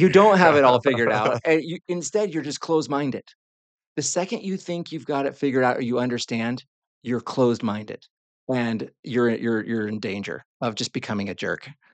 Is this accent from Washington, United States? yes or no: yes; Seattle, Washington, United States; moved away as an adult; also born or lived in Glasgow; I was raised in Seattle, Washington, and that's as far away from the Southern Bible Belt in America as possible. Very, very secular.